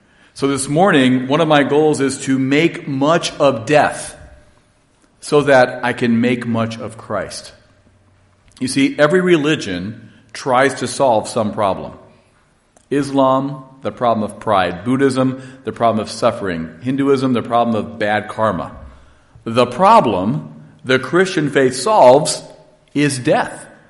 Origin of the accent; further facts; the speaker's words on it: Ohio, United States; I grew up in Northeast Ohio cheering for every one of Cleveland sports teams.